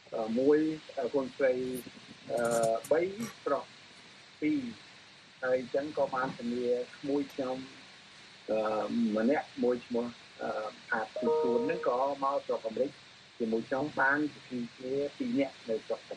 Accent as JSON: {"language": "Khmer", "region": "Battambang", "country": "Cambodia", "said": "ខ្ញុំអ្នកបាត់ដំបង"}